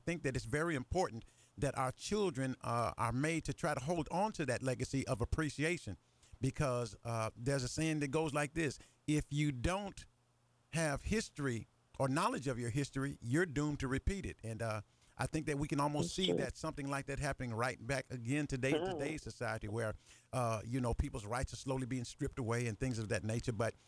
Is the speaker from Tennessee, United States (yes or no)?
yes; Memphis, Tennessee, United States; born there; And I'm not a country boy. I was born in Memphis, Tennessee, and my parents are from the country.